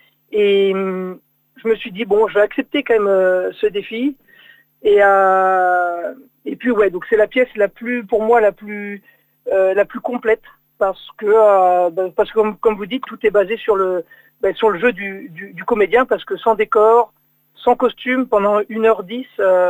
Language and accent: French; Saujon, Nouvelle-Aquitaine, France; je suis né à Saujon. Donc voilà, je suis un gars du coin.